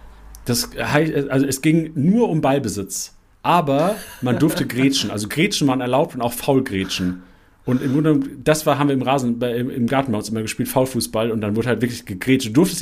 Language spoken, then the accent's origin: German; Lüneburg, Lower Saxony, Germany; Ich bin in Lüneburg groß geworden, im Norden.